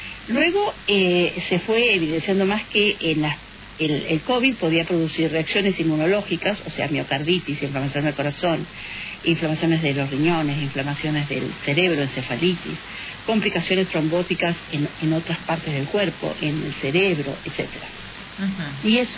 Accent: Trenque Lauquen, Buenos Aires Province, Argentina; yo recién llegada de Argentina y sí, soy de Trenquelauquen, como anunciaste.

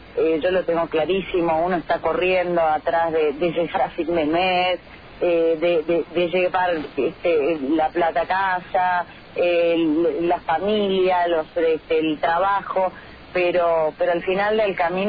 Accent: Argentina; la verdad que a mí como argentina me entristece enormemente

